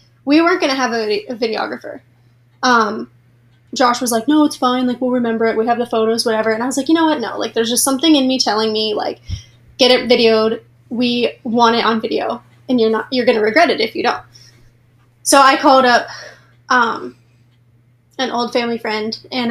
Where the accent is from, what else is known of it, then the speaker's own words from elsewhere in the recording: Erie, Pennsylvania, United States; Like, I'm from Erie, Pennsylvania. Nobody gets out of here.